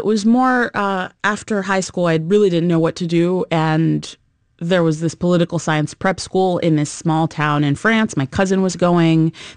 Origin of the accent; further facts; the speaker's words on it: Miami, Florida, United States; I grew up in Miami, Florida.